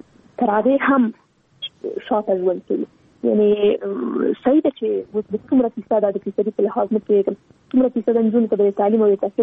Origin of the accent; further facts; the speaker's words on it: Afghanistan; نن ورځ موږ څومره کلونه کېږي چې په افغانستان کې جګړه روانه ده. زه خو شخصا په جګړه کې پیدا شوی یم، دا دې په جګړه کې را لویه شولم